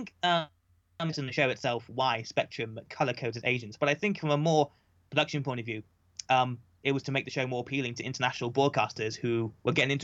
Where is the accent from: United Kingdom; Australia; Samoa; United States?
United Kingdom; England; I'm British too, duh. Yeah. I'll do the British way.